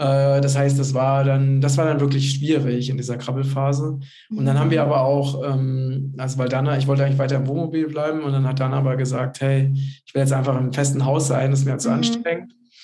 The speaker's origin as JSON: {"language": "German", "region": "Hesse", "country": "Germany", "said": "Ist halt nicht pinkeln, so wie wir bei uns in Hessen, sondern pullern heißt es dann."}